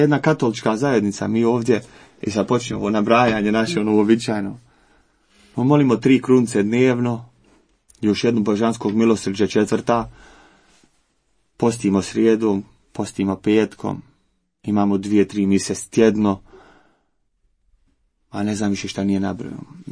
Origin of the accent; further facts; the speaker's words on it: Sarajevo, Federation of Bosnia and Herzegovina, Bosnia & Herzegovina; Ja kako dolazim iz Sarajeva, moja porodica je cijela muslimanska porodica. I moja majka je pokrivena, ono, žena u vjeri.